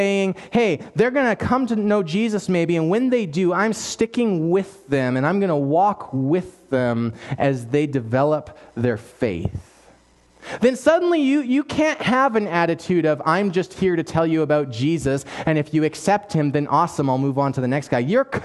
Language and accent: English; British Columbia, Canada; We're in Alberta now, so there's like one hill that's maybe kind of a hill. I grew up in the Fraser Valley.